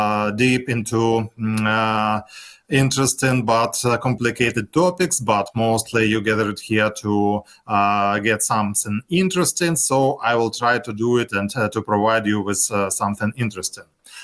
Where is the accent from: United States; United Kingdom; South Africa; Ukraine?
Ukraine; Kyiv; English is a second language; now in Chernihiv, Ukraine; I'm from Kyiv, but now from my mother's home from Chernihiv.